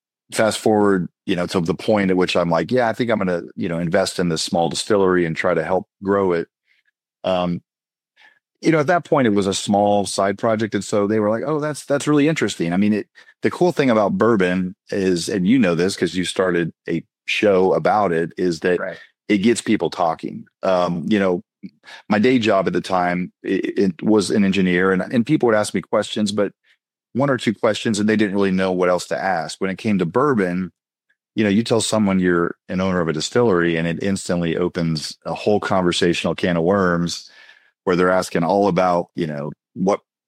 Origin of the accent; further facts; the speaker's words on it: Kentucky, United States; also born or lived in New York; I grew up in Kentucky. I took a job in New York, actually in the city of Manhattan, straight out of college.